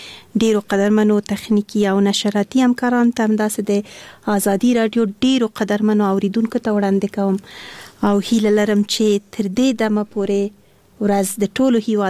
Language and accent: Pashto; Kabul, Afghanistan; born there; زه د اصلا پلار مې د خوست ده، مور مې د پکتیا ده، او زه په خپله کابل کې زیږیدلی یم خو په هر صورت د خوست تیل کیږم.